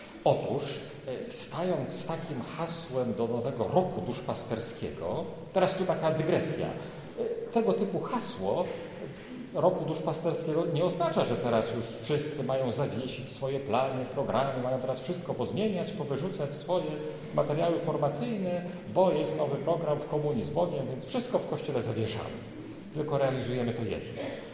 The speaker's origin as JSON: {"language": "Polish", "town": "Wrocław", "region": "Lower Silesian Voivodeship", "country": "Poland", "said": "przedstawiam się, skąd jestem, że jestem z Wrocławia"}